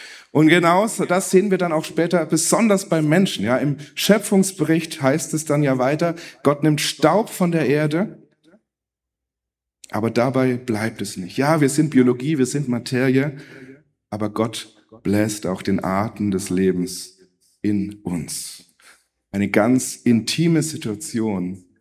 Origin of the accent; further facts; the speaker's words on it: Bavaria, Germany; Also jetzt muss man als Franke aufpassen.